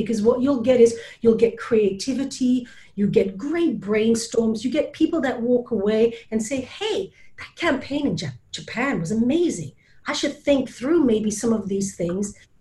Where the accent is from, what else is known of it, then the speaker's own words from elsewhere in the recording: Belgium; first language Flemish; English is a second language; I'm from Belgium. I'm a Flemish speaker